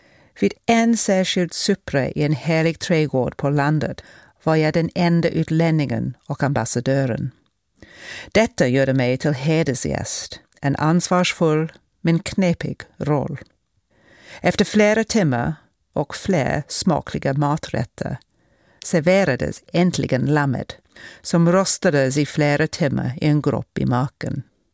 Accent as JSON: {"language": "Swedish", "region": "South East England", "country": "United Kingdom", "tie": "born or raised there", "said": "Jag växte upp i Buckinghamshire i sydöstra England, på landsbygden men med en fot i huvudstaden."}